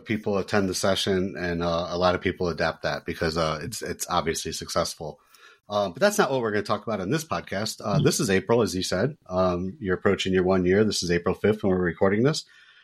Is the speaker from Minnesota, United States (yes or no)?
no; Toledo, Ohio, United States; Yeah, I'm originally from Toledo, and Detroit was my closest city for all the sports teams.